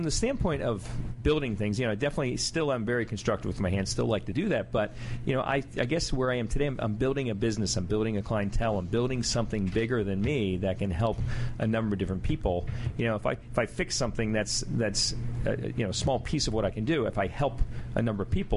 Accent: Baltimore, Maryland, United States; An Army brat from when I was really young, but really ended up in Baltimore.

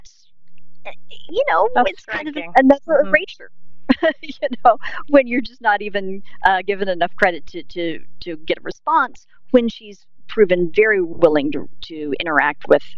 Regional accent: Tulsa, Oklahoma, United States; which is set in my hometown of Tulsa

